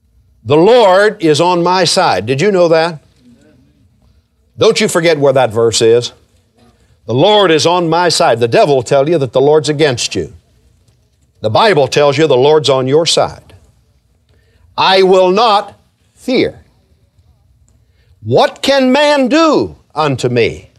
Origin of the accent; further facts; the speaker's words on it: United States; I'm trusting in the fact that I'm an American.